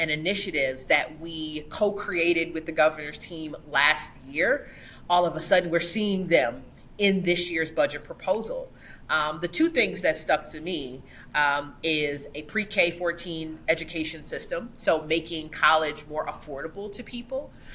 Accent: Lansing, Michigan, United States; I mean, I'm from Lansing. Every day there's a protest.

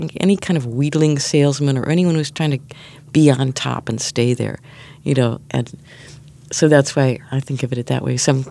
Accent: Illinois, United States; now in New York, United States; I grew up near Chicago and then moved to New York.

